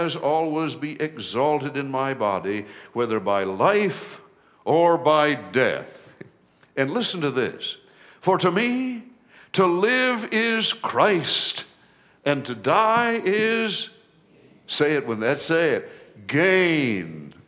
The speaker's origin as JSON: {"language": "English", "region": "Michigan", "country": "United States", "tie": "born or raised there", "said": "In my school, where I was growing up in Michigan, they allowed us to do that."}